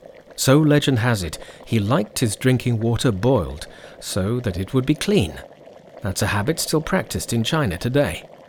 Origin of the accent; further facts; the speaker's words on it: United Kingdom; As British through and through